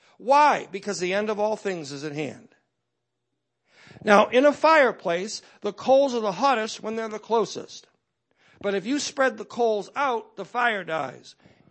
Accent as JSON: {"language": "English", "region": "New Hampshire", "country": "United States", "said": "Now, I went down south. I'm from New Hampshire. And I went to Tennessee to Bible college."}